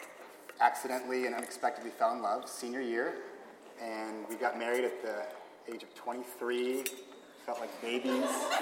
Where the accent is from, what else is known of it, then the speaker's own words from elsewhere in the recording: California, United States; I'm from the Bay Area originally, Northern California, and Emily's from Chicago.